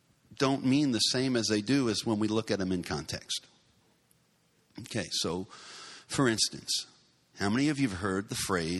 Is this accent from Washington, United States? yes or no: no; Louisiana, United States; And we're from Southeast Louisiana. They fish with nets. They don't fish with poles.